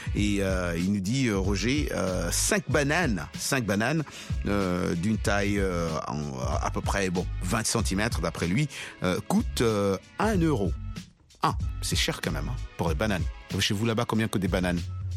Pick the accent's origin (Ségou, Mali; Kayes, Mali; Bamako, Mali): Bamako, Mali; Sénou; Je viens de Sénou. Tu vois Sénou à côté de l'aéroport? Tu vois Sénou à côté de l'aéroport, là? C'est là chez moi.